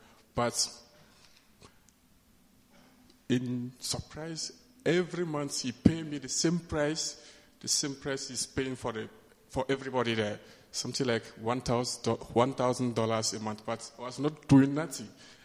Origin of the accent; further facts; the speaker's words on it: Togo; English is a second language; Where are you from? I say, I'm from Togo. And say, ah, so you speak French? I say, yes.